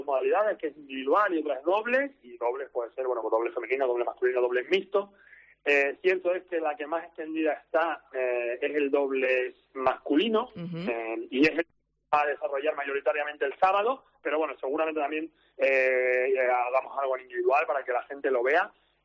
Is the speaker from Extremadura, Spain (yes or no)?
yes; Muelas de Granadilla, Extremadura, Spain; now in Cáceres, Spain; se puede practicar el pickleball en Muelas de Granadilla, que bueno, es mi pueblo en este caso